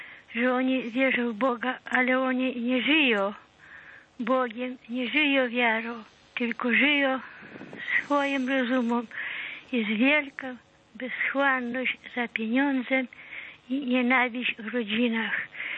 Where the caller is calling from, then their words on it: Lublin Voivodeship, Poland; Ja z Lubelskiego